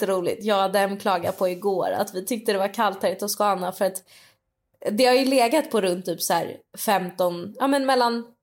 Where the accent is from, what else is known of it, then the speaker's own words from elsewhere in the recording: Sweden; Alltså när jag också bodde i Sverige.